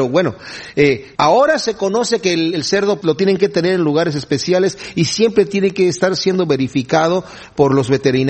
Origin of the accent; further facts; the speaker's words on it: Querétaro, Mexico; Yo soy de Querétaro, ahí hacen unas carnitas espectaculares.